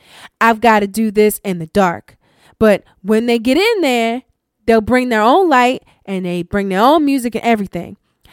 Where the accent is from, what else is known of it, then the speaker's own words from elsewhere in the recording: Baltimore, Maryland, United States; another informant from my hometown of Baltimore